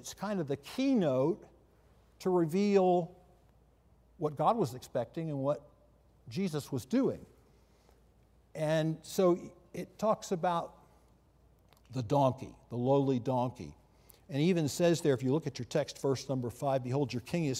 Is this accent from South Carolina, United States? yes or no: yes; Charleston, South Carolina, United States; growing up in Charleston, some of you know this, if you've ever been in that context, you know Charlestonians are as a horse of another color.